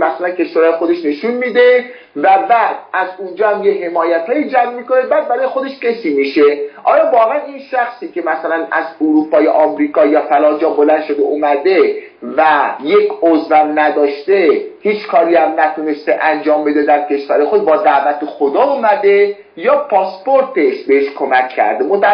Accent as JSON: {"language": "Persian", "country": "Iran", "moved": "yes", "said": "بعد از اینکه از ایرانم جدا شدم به کشورهای خطرناکتر از ایران سفر کردم."}